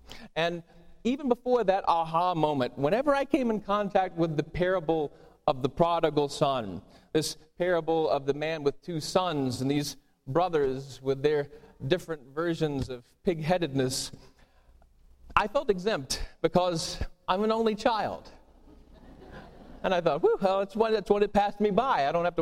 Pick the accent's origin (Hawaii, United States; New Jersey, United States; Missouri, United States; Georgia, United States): Georgia, United States; As I said, I grew up down south in Georgia, and part of the fabric of that community is church and religion.